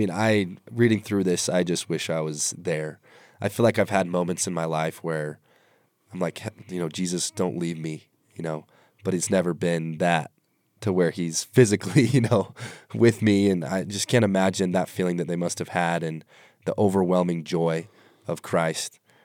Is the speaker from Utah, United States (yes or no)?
yes; American Fork, Utah, United States; I'm an American Fort kid, though, so we were rivals growing up.